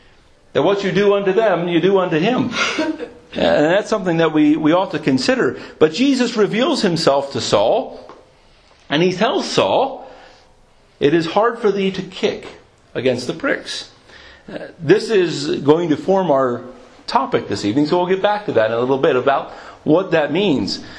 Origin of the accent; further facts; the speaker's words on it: Philadelphia, Pennsylvania, United States; I grew up in a city. I grew up in Philadelphia, and so being a city boy, we didn't really know much about agricultural terms